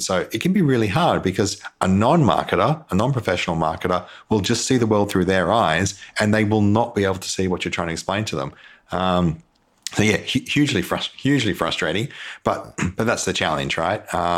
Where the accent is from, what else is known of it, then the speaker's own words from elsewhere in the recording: Queensland, Australia; And it's the one time I say I'm a Queenslander is when it comes to startups. I'm a Queensland startup guy.